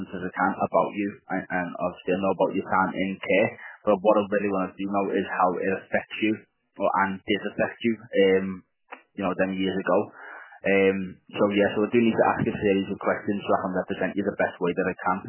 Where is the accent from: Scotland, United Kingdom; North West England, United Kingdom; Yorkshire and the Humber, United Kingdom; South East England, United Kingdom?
North West England, United Kingdom; Liverpool; Yeah, I'm a Scouser, me. I'm from Liverpool.